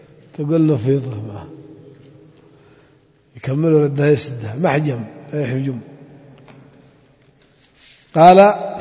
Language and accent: Arabic; Yemen; وبالذات عندنا في اليمن بعضهم يعرف يأكل قات